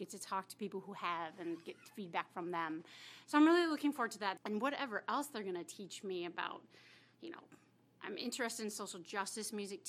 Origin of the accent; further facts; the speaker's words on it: Eau Claire, Wisconsin, United States; I'm from Eau Claire, Wisconsin, and in my hometown, there's a beautiful theater called Pablo Center for the Arts